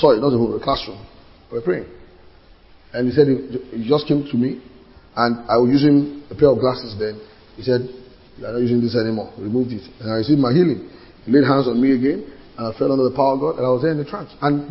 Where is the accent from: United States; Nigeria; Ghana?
Nigeria; You can't receive from me as a lawyer. You can't receive from me as a Nigerian.